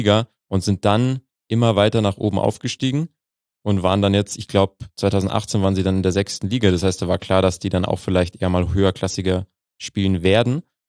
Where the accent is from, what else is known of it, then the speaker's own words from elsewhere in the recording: Mühldorf, Bavaria, Germany; weil ich komme aus der Nähe von Mühldorf. Und das heißt, Mühldorf und Töging habe ich in der Jugend gespielt